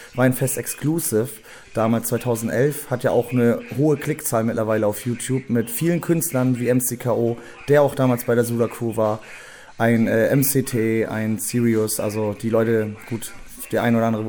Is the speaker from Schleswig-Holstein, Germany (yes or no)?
yes; Itzehoe, Schleswig-Holstein, Germany; Also ich bin in Itzehoe geboren, bin hier auch groß geworden tatsächlich damals. Aber dann sind wir erstmal nach Hohenlockstedt gezogen.